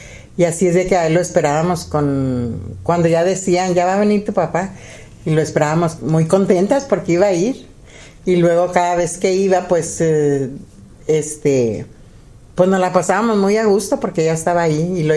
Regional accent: Ciudad Lerdo, Durango, Mexico; born there; Yo nací en Ciudad Lerdo, Durango.

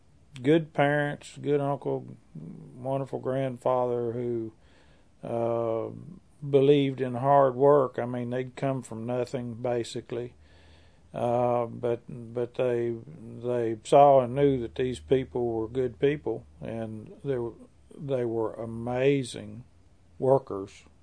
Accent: Arkansas, United States; I grew up in East Central Arkansas, between Hughes and Forest City, south of Interstate 40, which was actually built while I was a child

